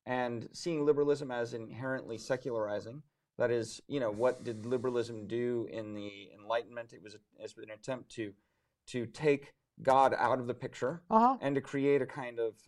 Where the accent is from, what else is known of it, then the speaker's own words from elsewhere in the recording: Seattle, Washington, United States; I'm from Seattle.